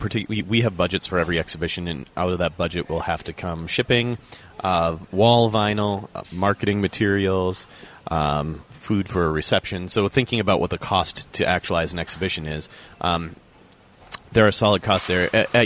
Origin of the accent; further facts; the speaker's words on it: Minnesota, United States; You know, I came from Minnesota and I was a performer once upon a time